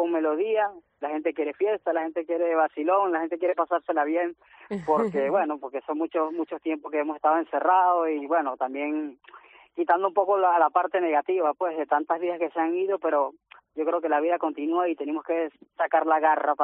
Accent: Venezuela; now in Spain; yo en mi tierra natal, en Venezuela, es así prácticamente como Galicia. Tiene muchos campos, muchas zonas así rurales.

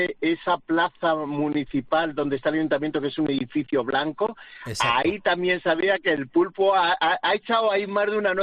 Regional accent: Horcajo de la Ribera, Castile and León, Spain; mi pueblo, Horcajo de la Ribera

